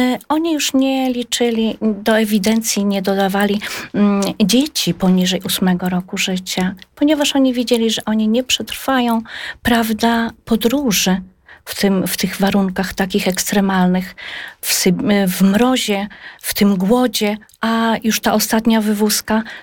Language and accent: Polish; Łomża, Podlaskie Voivodeship, Poland; ale my z Łomży się nie poddajemy